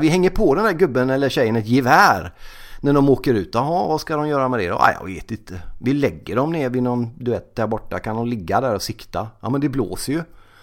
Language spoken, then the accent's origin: Swedish; Gothenburg, Västra Götaland County, Sweden; Jag kollar handbolls-EM, vilket är en som göteborgare så får man ju liksom handbollen med blod.